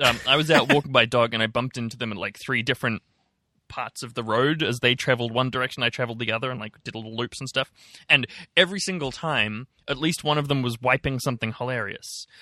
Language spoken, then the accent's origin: English; Sydney, New South Wales, Australia; now in Melbourne, Australia; where I grew up in Sydney